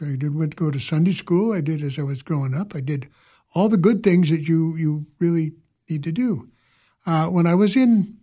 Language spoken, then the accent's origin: English; Alameda, California, United States; born there; Now, I was born in California, in Alameda, California.